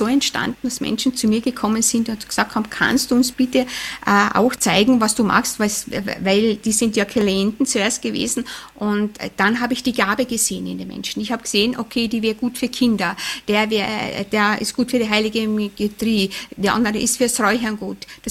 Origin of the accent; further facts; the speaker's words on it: Austria; ich als Österreicher